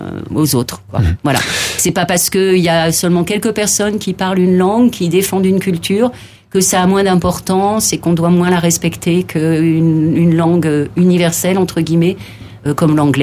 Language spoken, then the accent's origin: French; Hauts-de-France, France; j'ai plus trop l'accent, mais enfin, voilà, moi, je suis originaire du Nord. Je peux même dire que je suis une ch'ti